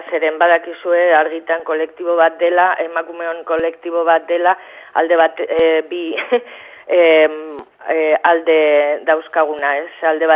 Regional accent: Barakaldo, Basque Country, Spain; Ba, geun badakizue Barakaldokoa gara.

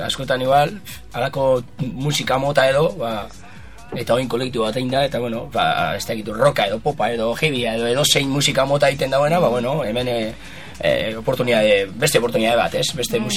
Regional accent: Basque Country, Spain; bizkaitarra gara

